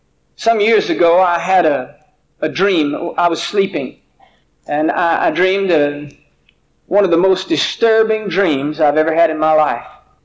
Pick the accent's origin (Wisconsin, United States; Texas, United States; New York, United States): Texas, United States; born there; also born or lived in Port St. Joe, Florida; I was born in East Texas, but I really didn't grow up in Texas. We grew up literally from pole to pole and moved sometimes 3, 4, even 5 times a year all the time that I was growing up.